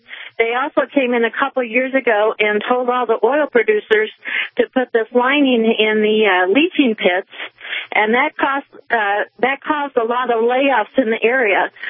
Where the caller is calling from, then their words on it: Farmington, New Mexico, United States; Oh, I'm calling from Ken Radio in Farmington, but that's okay.